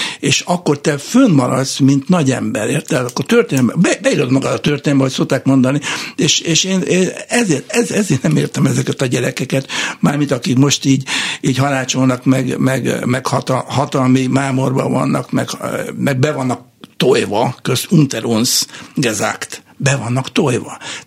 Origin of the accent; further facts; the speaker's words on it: Hungary; Én rendes magyar ember vagyok.